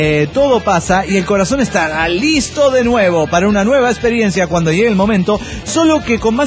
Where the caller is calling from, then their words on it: Costa Rica; de Costa Rica.